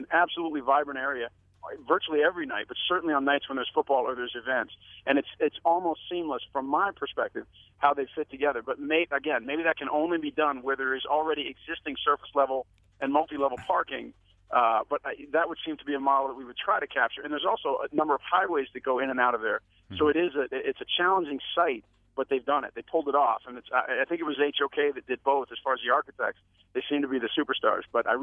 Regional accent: Washington, District of Columbia, United States; I'm fortunate in that I grew up in Washington, D.C., so I saw the wrong way to do it

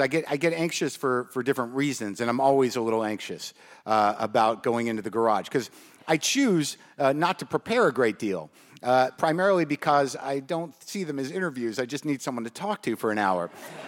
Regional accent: Albuquerque, New Mexico, United States; I grew up in Albuquerque, New Mexico, where they take that show.

